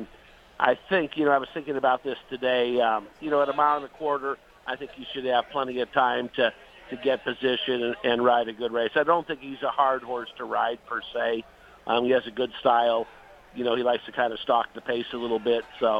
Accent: Pasadena, California, United States; You know, I'm a California guy. I've been based here my whole career, born and raised in Pasadena.

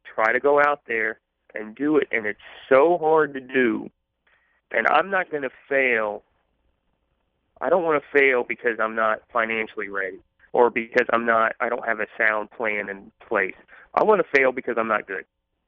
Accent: Louisville, Kentucky, United States; I follow both programs, but I am born and raised in Louisville, and I'm not afraid to admit that I'm more of a Louisville Cardinal fan than basketball.

